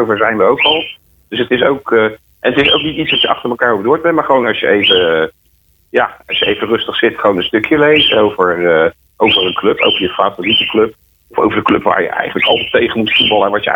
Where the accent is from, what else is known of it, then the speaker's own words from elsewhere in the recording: Capelle aan de IJssel, South Holland, Netherlands; Ik kom natuurlijk uit Capelle aan de IJssel.